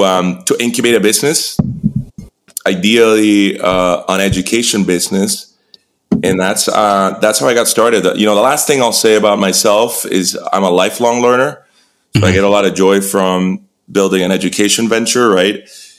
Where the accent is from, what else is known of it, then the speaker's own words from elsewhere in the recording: Puerto Rico; So I'm originally from Puerto Rico.